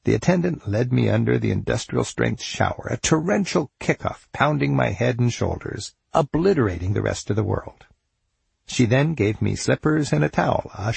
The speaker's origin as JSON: {"language": "English", "town": "Edmonds", "region": "Washington", "country": "United States", "tie": "born or raised there", "said": "a situation in Edmonds, my hometown north of Seattle, reminded me in some small way of what I'd seen abroad."}